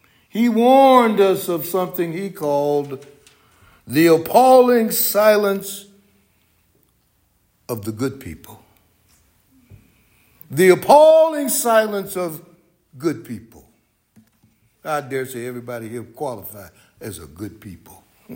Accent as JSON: {"language": "English", "region": "Mississippi", "country": "United States", "tie": "born or raised there", "said": "the election of our first black senator from my home state, good old state of Mississippi."}